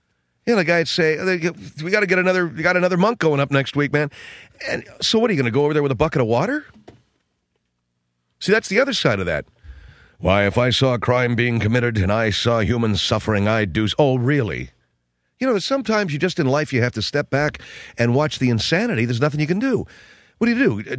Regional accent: United States; I'm an American, yeah.

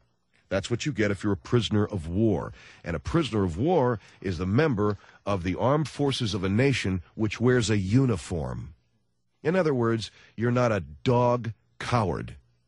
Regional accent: United States; Because I was raised in America. Because I was raised here. Because I came from a relatively sane home.

